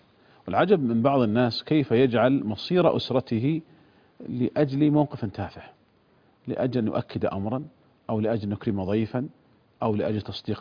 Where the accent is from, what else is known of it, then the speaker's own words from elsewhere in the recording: Saudi Arabia; وكان هذا هو الذي عليه فتوى عندنا في المملكة العربية السعودية